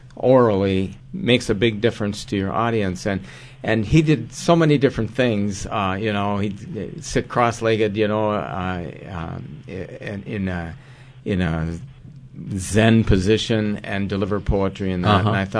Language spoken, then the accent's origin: English; Minnesota, United States; I'm from Minnesota myself, and Robert Bly is also.